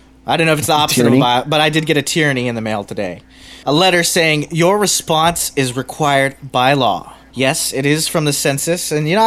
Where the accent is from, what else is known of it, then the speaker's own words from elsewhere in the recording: United States; I don't think that just because I'm an American, I need to pledge my loyalty to the people in the Senate or the president. I'm an American by virtue of my ideas.